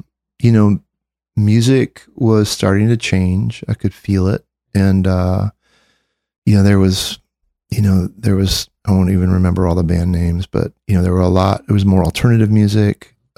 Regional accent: Michigan, United States; I grew up in Michigan.

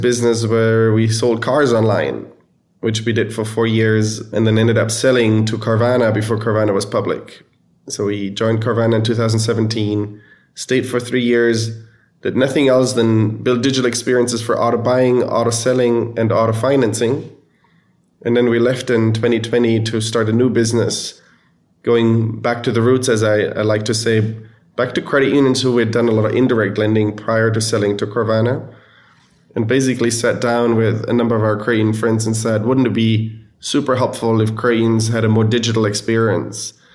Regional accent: Germany; English is a second language; moved away as an adult; now in United States; I'm from Germany originally, hence the funny accent. I was born and raised in Germany and moved to the US in 2011, 12 years ago, to go to business school.

